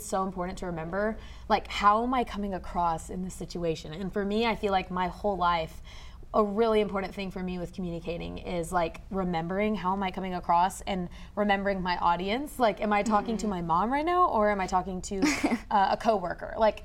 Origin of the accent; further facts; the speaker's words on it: Nashville, Tennessee, United States; I'm also from Nashville, and I'm also 20.